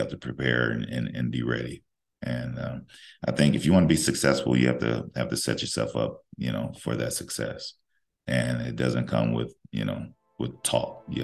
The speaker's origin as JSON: {"language": "English", "town": "Compton", "region": "California", "country": "United States", "tie": "born or raised there", "said": "I grew up in Compton, California, it was a wonderful experience for me."}